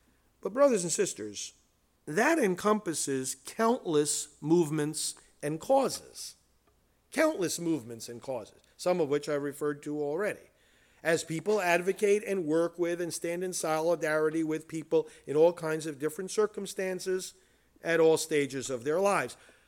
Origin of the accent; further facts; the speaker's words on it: New York City, New York, United States; I'm from New York originally, and in New York City, you may recall the incident some decades back of Kitty Genovese.